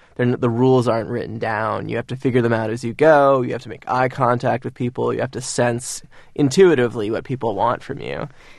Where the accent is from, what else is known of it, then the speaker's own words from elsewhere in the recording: Cambridge, Massachusetts, United States; also born or lived in Amherst; I grew up in sort of Berkeley-like college towns. So, you guys are in Boston. I grew up in Cambridge and then Amherst.